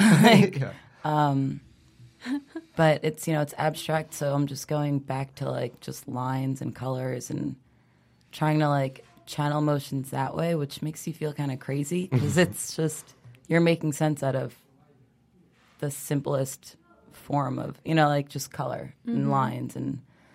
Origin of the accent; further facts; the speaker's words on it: Long Island, New York, United States; I grew up in Long Island, and I think when I was there, it was, you have a little more time to breathe